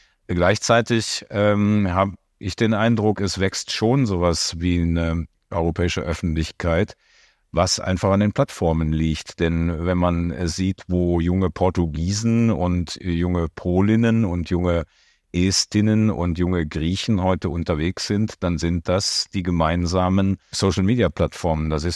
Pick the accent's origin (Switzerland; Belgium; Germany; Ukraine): Belgium; ich bin gebürtiger Belgier und im Grenzgebiet Deutschland, Belgien, Niederlande, Luxemburg groß geworden.